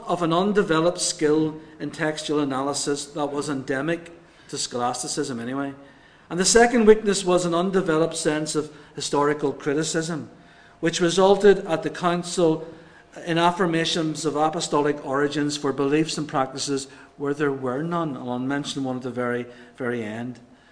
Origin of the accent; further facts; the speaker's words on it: Ireland; because I'm Irish